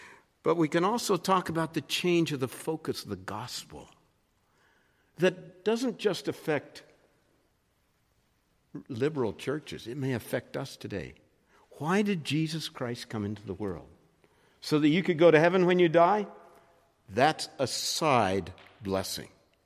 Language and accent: English; California, United States; There were huge forest fires in areas that I grew up in Southern California.